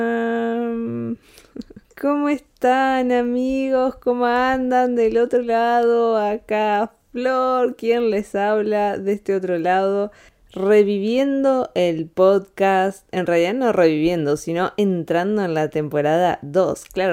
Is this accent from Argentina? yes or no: yes; Bariloche, Río Negro, Argentina; moved away; del otro lado del charco, en Bariloche, mi ciudad natal, está nevando como nunca en la historia